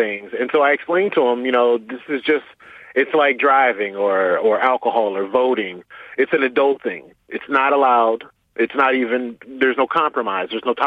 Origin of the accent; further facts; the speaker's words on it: Detroit, Michigan, United States; Well, I want to say, you know, I grew up in Detroit.